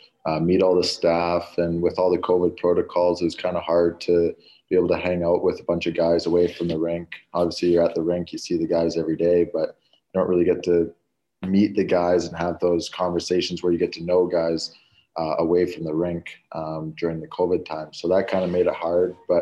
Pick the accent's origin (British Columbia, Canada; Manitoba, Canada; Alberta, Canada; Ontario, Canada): British Columbia, Canada; North Vancouver; Obviously, growing up, you're just outside of the city, but you still kind of have that big city feel